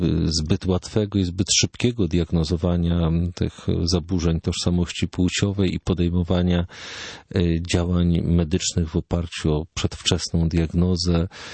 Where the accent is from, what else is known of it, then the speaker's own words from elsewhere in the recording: Tarnów, Lesser Poland, Poland; czy w Lublinie, czy w Warszawie, czy w Tarnowie, skąd pochodzę i się wychowałem.